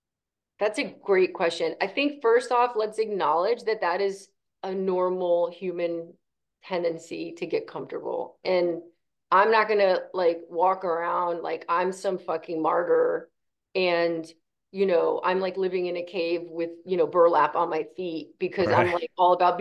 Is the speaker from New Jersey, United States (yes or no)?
yes; New Jersey, United States; I curse, you know, I'm from New Jersey. That's what we do.